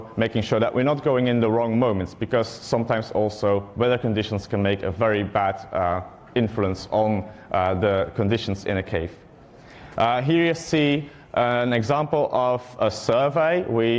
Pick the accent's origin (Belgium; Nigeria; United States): Belgium; So first a bit about me. I'm from Belgium.